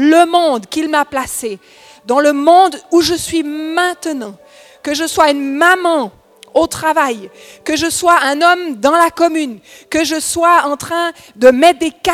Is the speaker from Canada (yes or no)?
no; Switzerland; Et souvent, les Suisses, on est neutre. On a un passeport, on est neutre.